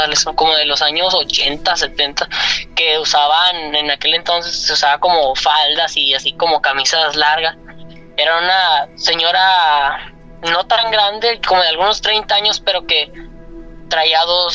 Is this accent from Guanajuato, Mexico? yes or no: no; San Pedro, Coahuila, Mexico; soy de San Pedro, Coahuila.